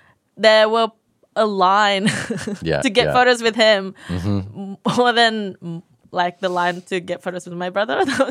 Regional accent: Kendari, Southeast Sulawesi, Indonesia; It's called Kendari in Sulawesi.

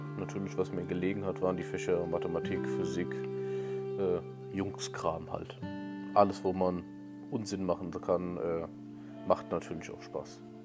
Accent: Elz, Hesse, Germany; Ich bin in Elz aufgewachsen, also auch hier in einem Nachbarort von Limburg. Da bin ich auch zum Kindergarten und zur Grundschule gegangen.

